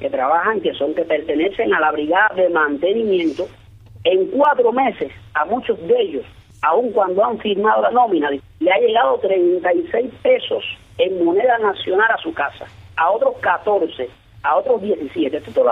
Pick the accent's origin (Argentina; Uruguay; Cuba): Cuba; Guantánamo; deportado de mi provincia de Guantánamo porque soy natural de Guantánamo.